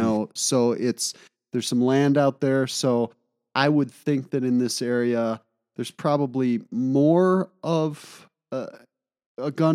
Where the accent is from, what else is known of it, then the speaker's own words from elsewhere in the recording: Michigan, United States; And I grew up in Michigan.